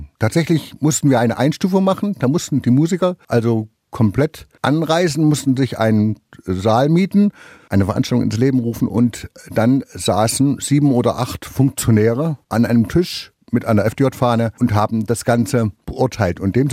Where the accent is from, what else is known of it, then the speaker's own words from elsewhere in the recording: Taubach, Thuringia, Germany; Also ich bin in Taubach aufgewachsen